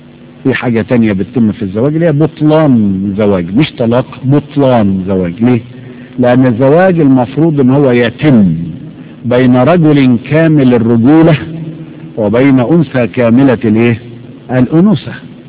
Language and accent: Arabic; Cairo, Cairo Governorate, Egypt; وعشان كده عندنا في القاهرة مصر بيعملوا دلوقتي كشف طبي على الزوجين قبل الإكليل